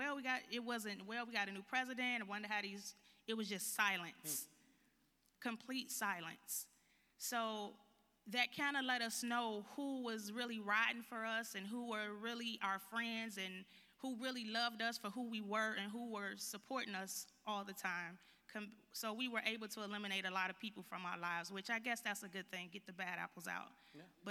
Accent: Chicago, Illinois, United States; I'm from Chicago and LaRon's from Detroit, two predominantly black cities.

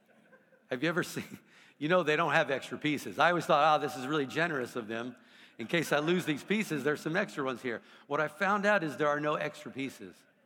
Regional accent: Oklahoma City, Oklahoma, United States; I'm from Oklahoma City, so you've never heard of it. It's a small little, no. It's in Oklahoma.

